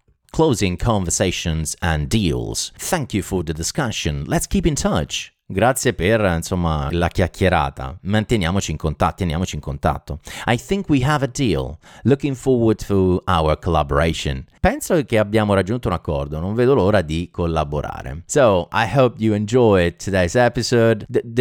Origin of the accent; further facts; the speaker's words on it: Abruzzo, Italy; Io sono abruzzese, sono in Abruzzo